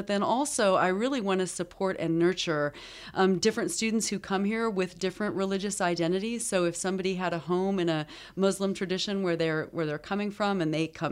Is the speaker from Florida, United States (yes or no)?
no; Colorado, United States; I'm originally from Colorado. Colorado is still the home of my heart.